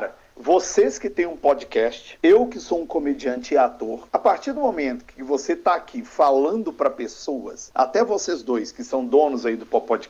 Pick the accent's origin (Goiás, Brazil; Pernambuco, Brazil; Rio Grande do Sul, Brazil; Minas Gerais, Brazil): Minas Gerais, Brazil; Eu posso falar que eu sou mineiro.